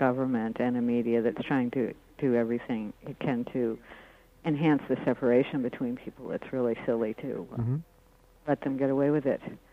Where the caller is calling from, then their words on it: New Hampshire, United States; I'm calling from New Hampshire.